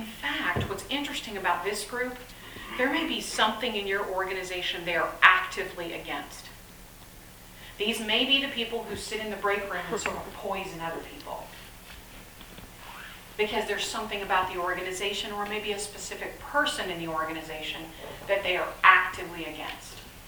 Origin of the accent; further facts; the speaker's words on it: Texas, United States; I'm from South Texas.